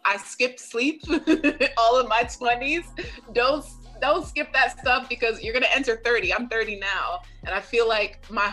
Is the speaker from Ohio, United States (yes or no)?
no; Arizona, United States; also born or lived in San Francisco Bay Area, California / Kansas; I was born in the Bay. I went to high school in Arizona, college in Kansas, and then lived abroad for 7.5 years. So I've never really had one place that I consider home.